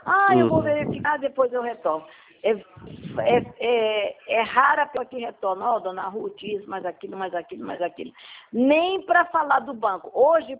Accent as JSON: {"language": "Portuguese", "region": "Amazonas", "country": "Brazil", "said": "Eu sou do Amazonas."}